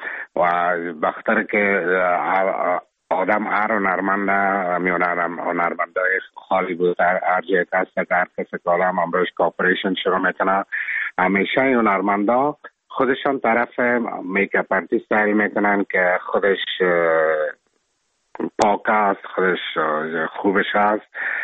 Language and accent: Persian; Afghanistan; now in Czech Republic; تمام یوروپ میفهمن که چیز ما افغان هستم.